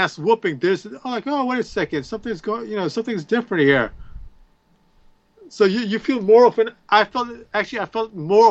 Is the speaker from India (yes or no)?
yes; India; I have to recognize I'm from India.